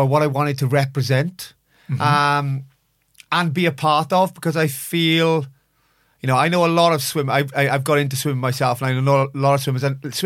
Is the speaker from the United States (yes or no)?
no; Bridgend, Wales, United Kingdom; I was born and raised in Bridgend. The heartbeat of the town was the rugby team.